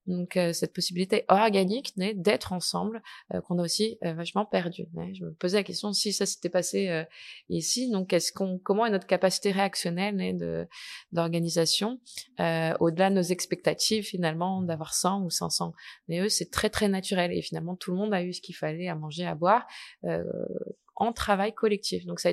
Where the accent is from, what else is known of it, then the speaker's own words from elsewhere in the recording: France; Moi, je viens d'un peu loin, je viens de la France.